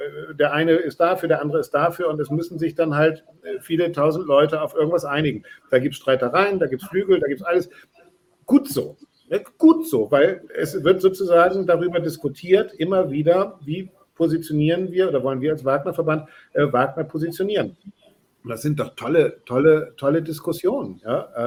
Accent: Bremen, Germany; der Wagner-Verband in meiner Heimatstadt natürlich, Wagner-Verband Bremen.

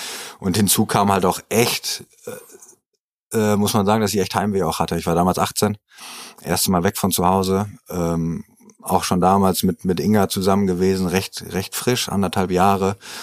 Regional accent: Münster, North Rhine-Westphalia, Germany; Urmünsteraner, hier geboren, in der Innenstadt groß geworden, am Bild. Da hatten wir früher unsere Backstube, haben quasi direkt darüber gewohnt. Das heißt, eigentlich so ein richtiges Stadtkind gewesen.

